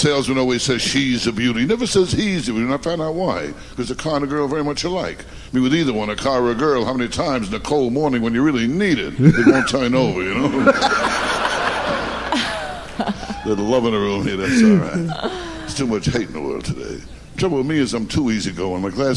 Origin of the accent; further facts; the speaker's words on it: Babylon, New York, United States; I come from a small town myself. I was born in Babylon, Long Island. Ever hear of that place, anybody?